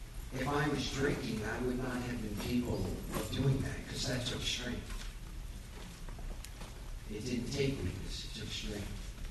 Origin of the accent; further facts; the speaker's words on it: Staten Island, New York, United States; I'm Irish Catholic from Staten Island